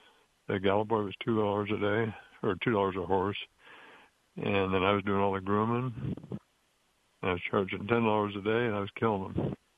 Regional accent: Washington, United States; because he knew I was from Washington

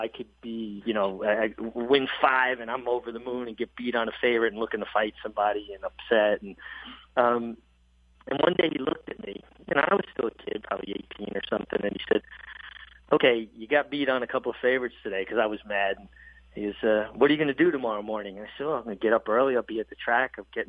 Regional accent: Brooklyn, New York, United States; Everybody, you know, kid growing up in Brooklyn wants to be a jockey.

